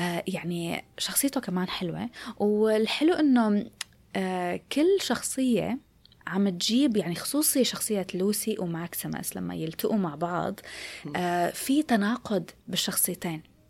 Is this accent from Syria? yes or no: yes; Syria